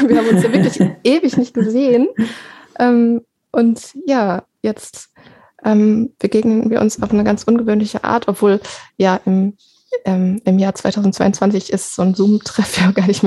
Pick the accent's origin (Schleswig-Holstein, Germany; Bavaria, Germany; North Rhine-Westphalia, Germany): North Rhine-Westphalia, Germany; Wir kommen alle drei aus der Soester Börde, wie man vielleicht schon an der Sprachfärbung erkennen kann, wenn man die Soester Börde kennt.